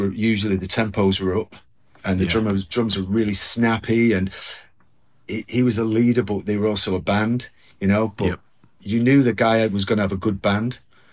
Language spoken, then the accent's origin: English; Manchester, North West England, United Kingdom; also born or lived in Portland; When I came back from Portland, I moved to Manchester, not because it's my hometown.